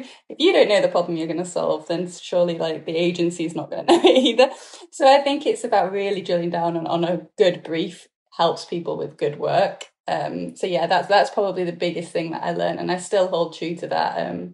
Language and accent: English; United Kingdom; now in Los Angeles, United States; as the accent suggests, I'd rather be in LA than in rainy UK at the moment, as much as I love my home country.